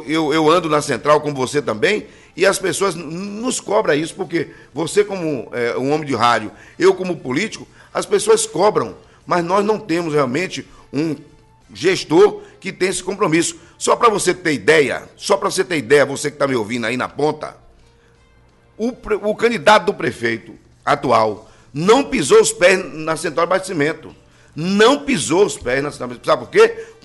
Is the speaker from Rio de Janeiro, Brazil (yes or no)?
no; Ilhéus, Bahia, Brazil; ando em todos os setores da cidade de Ilhéus, como Monte da Nossa Senhora da Vitória, Banco da Vitória, mas eu sou da Zona Norte.